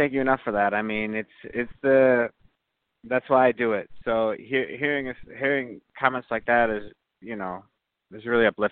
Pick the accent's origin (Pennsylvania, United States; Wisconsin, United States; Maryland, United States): Wisconsin, United States; for me at the time growing up in Wisconsin, relationships meant children